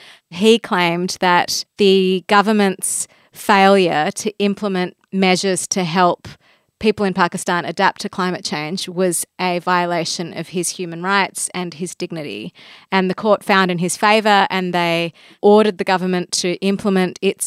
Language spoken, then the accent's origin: English; Australia; also born or lived in Bangladesh; My family's from Bangladesh. I grew up in Australia and living in both Bangladesh and Australia